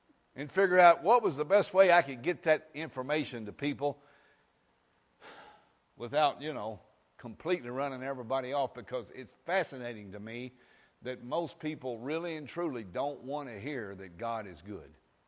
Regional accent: Kentucky, United States; I mean, I'm from Kentucky, but I am not stupid.

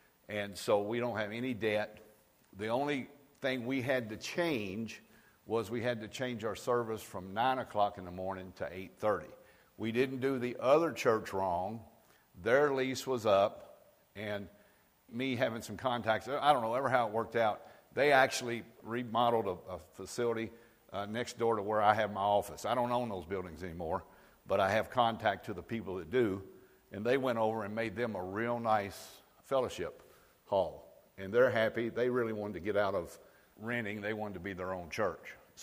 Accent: United States; in America specifically, because that's who I am, I'm an American

